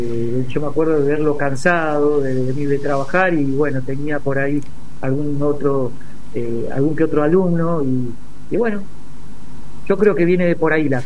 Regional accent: Avellaneda, Buenos Aires Province, Argentina; yo soy de Avellaneda, nací en Avellaneda, me crié ahí

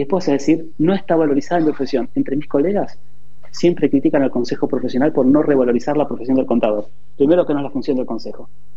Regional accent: Argentina; ¿Qué nos pasa a nosotros como argentinos cuando alguien te dice, che, lo hiciste mal?

